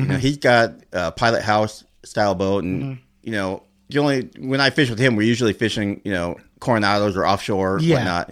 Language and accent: English; Norwalk, California, United States; because I grew up in Norwalk, the only one I went to was Save on Tackle.